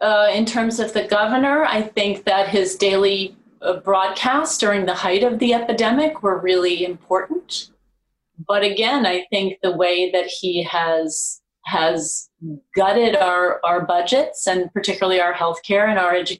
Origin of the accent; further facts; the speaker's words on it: New York, United States; I have never considered doing a television series that shoots in Los Angeles before, because I am a New Yorker.